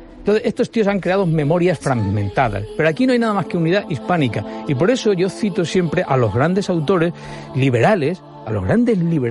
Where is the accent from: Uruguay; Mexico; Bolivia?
Bolivia; es que a mí, es que soy de Bolivia